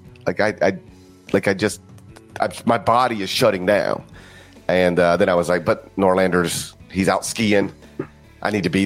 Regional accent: Mississippi, United States; also born or lived in Tennessee; You know, I was born in Tennessee but raised in Mississippi.

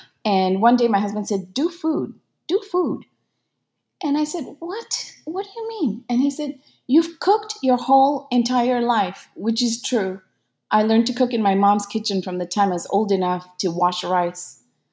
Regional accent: Malaysia; now in Brooklyn, United States; I was born and raised in Malaysia, and now I live in Brooklyn

